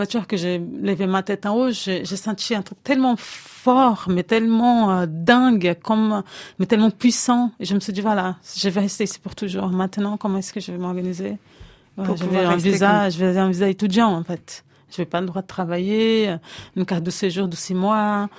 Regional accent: Brazil; French is a second language; moved away as an adult; now in France; quand j'ai quitté le Brésil, j'ai laissé un enfant derrière moi. Je pouvais pas l'amener avec moi. En fait, venir en France, c'était pouvoir l'offrir un avenir, mais dans l'idée, c'est je viens, j'apprends à parler français

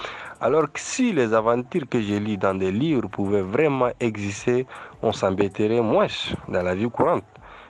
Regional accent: Chad; Je suis un Tchadien jeune âgé de 23 ans, étudiant en troisième année à l'université à Dambarka d'Abéché.

